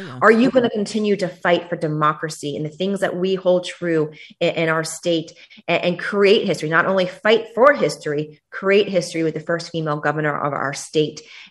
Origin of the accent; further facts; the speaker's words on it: Miami, Florida, United States; Miami. So I went to Miami.